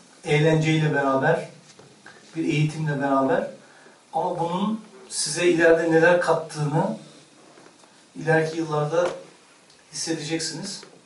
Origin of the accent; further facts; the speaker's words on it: Istanbul, Turkey; Ben 1969 İstanbul doğumluyum. Ailemiz aslen Bayburtluyuz biz. Kardeşimin söylediği gibi ilkokulu Levent'te, liseyi Sarıyer İmam Hatip Lisesi'nde, üniversiteyi de Marmara İlahiyat'ta tamamladım.